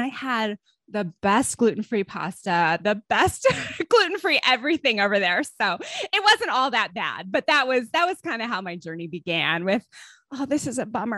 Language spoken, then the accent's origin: English; East Coast, United States; moved away; So I am an East Coast native who turned Texan. Let's see here. I think we're going on 14 years now.